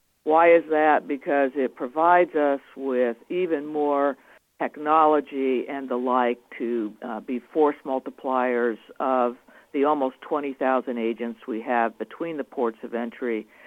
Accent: New Mexico, United States; now in Arizona, United States; I grew up in New Mexico, so I really have spent most of my life on the border.

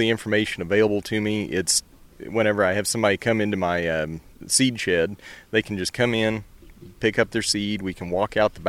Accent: Salisbury, Missouri, United States; from Salisbury, Missouri. We farm in the Forest Green area.

